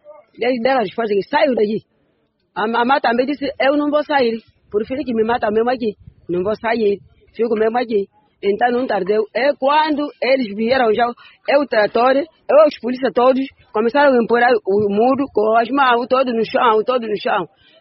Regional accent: Angola; Nós somos angolanos. Nascemos em Angola. Crescemos em Angola. Nascemos no Chile em Angola. Agora estamos a envelhecer aqui em Angola.

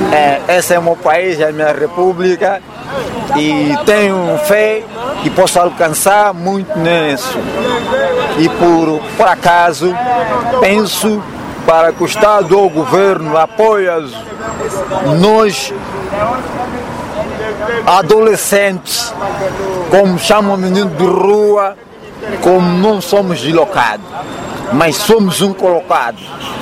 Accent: Malanje, Angola; moved away; E cresci em Malanje, saí em 92, de lá para aqui, em tempo de desconflito, e até hoje existo aqui.

